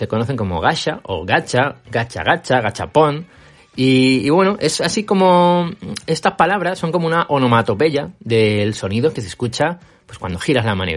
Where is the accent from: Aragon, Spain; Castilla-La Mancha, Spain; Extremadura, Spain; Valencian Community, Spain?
Valencian Community, Spain; Valencia; Yo recuerdo de pequeño aquí en España, ¿no? En Valencia